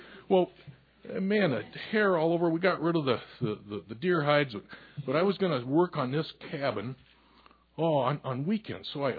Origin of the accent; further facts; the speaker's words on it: Michigan, United States; Well, where I grew up in Upper Michigan, having a cabin was a status symbol.